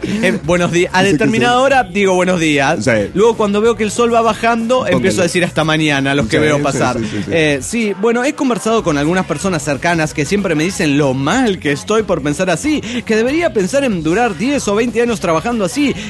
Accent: Comitán, Chiapas, Mexico; de Comitán, Chiapas, México.

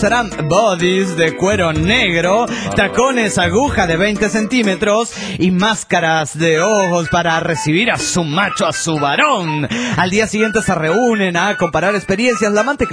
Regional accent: Argentina; de Argentina.

